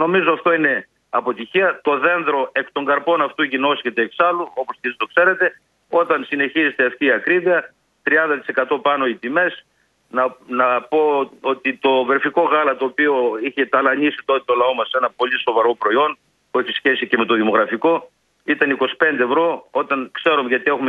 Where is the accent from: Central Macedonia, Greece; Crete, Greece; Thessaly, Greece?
Central Macedonia, Greece; born there; now in Kilkis, Greece; εγώ με Μακεδόν του γένους γεννήθηκα στην Πλερία, ζω στην Κλικής.